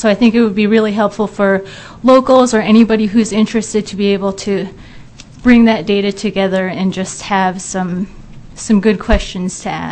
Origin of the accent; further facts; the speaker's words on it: New Haven, Connecticut, United States; I grew up in New Haven.